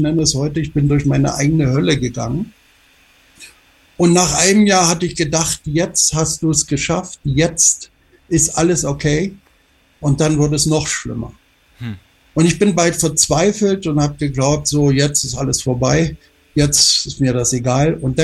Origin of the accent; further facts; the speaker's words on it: Germany; man hört es ja an meiner Sprache, ich bin ein Deutscher. Mhm. Ich habe gelebt in Norddeutschland, Berlin und Ostdeutschland. Dort bin ich auch geboren. Und bin vor 2 Jahren hierher gezogen